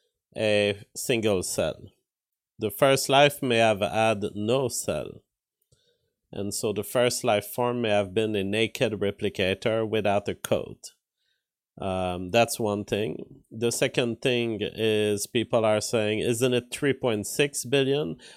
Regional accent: Sainte-Sophie, Quebec, Canada; born there; Well, not truly. I was born in Sainte-Sophie.

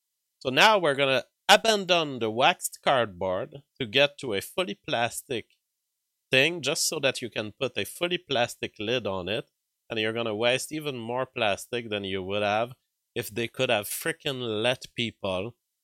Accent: Canada; But hi, I'm a Canadian.

